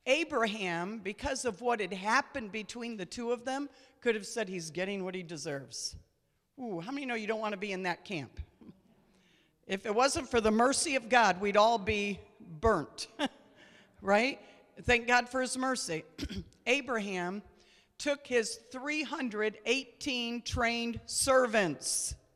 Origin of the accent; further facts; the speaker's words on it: New York, United States; because I grew up on Route 318 up in New York. Not here, but in New York.